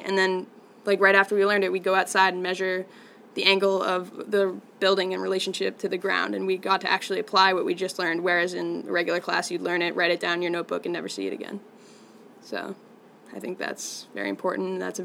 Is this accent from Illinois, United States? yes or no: no; Carlisle, Massachusetts, United States; I'm from Carlisle, Mass.